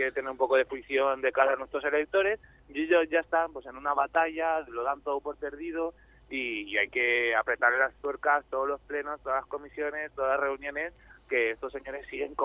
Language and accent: Spanish; Spain; como cualquier español, tengo que ganarme mi sueldo todos los meses.